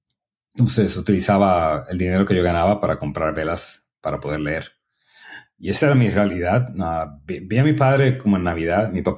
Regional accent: Santo Domingo, Dominican Republic; born there; Pues yo nací en los Trinitarios, en Santo Domingo.

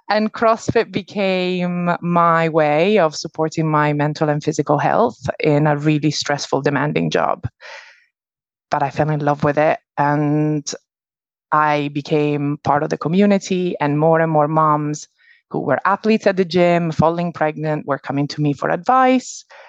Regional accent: Italy; English is a second language; moved away as an adult; also born or lived in San Diego, California; now in England; I work for myself in England on the South Coast. I am originally from Italy. So I born and grew up in Italy. And then I left and moved to San Diego, California, when I was 19.

